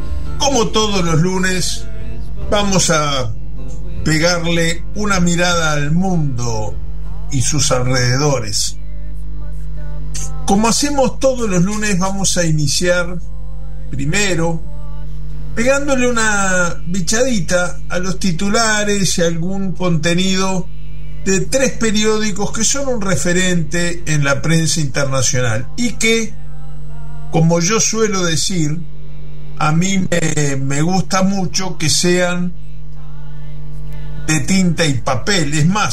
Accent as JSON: {"language": "Spanish", "country": "Uruguay", "said": "hablando en una radio argentina como uruguayo"}